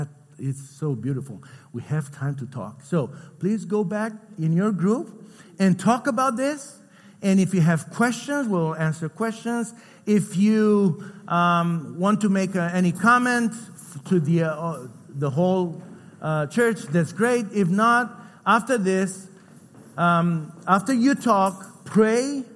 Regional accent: Romania; I'm from Romania.

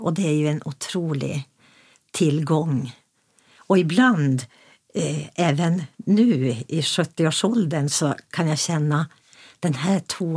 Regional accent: Piteå, Norrbotten County, Sweden; now in Örnsköldsvik, Sweden; Jag är uppvuxen i Pitebygden. Jag bor här i Örnsköldsvik med min man

